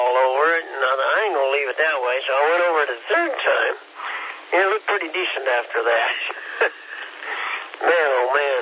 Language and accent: English; Kansas, United States; Well, won't say too much about it, but you know, I'm from Kansas, and that's all I'll say.